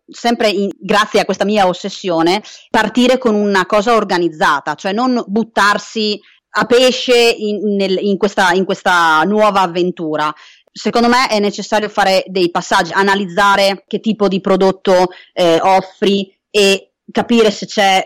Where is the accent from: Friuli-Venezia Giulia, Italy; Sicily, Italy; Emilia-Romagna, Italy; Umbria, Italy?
Friuli-Venezia Giulia, Italy; No, purtroppo io abito in provincia di Bologna, ma sono originaria del Friuli